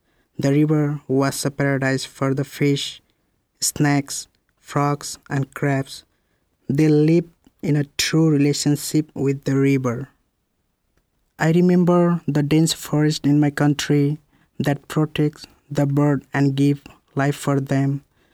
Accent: Nepal; I'm from Nepal.

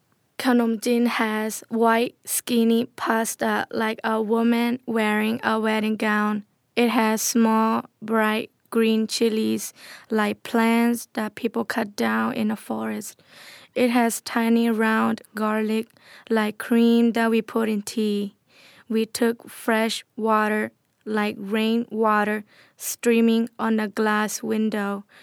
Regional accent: Thailand; I am from Thailand.

